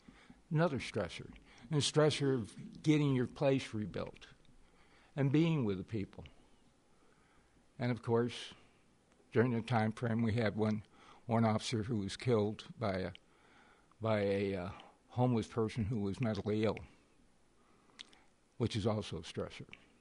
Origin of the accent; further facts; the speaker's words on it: Houma, Louisiana, United States; It's going to come through my hometown, Houma, which is 65 miles southwest of New Orleans